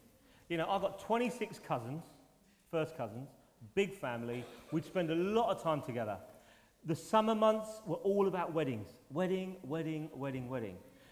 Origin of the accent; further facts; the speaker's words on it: Stepney, London, United Kingdom; born there; now in Sheffield, United Kingdom; When I came to Sheffield, I was born in Stepney in London.